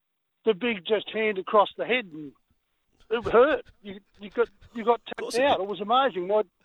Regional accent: Wentworthville, New South Wales, Australia; So I was born and bred in Wentworthville.

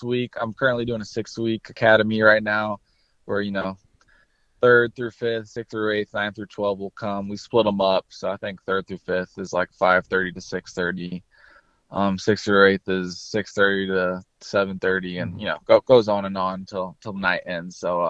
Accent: DeKalb, Illinois, United States; growing up in DeKalb, you know, nobody really went Division I, especially in football.

